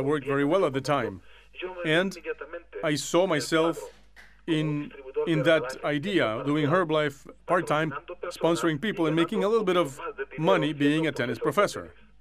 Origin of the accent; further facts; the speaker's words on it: Israel; English is a second language; now in Madrid, Spain; You can notice from my accent that I'm not Spanish, and I'm actually from Israel originally.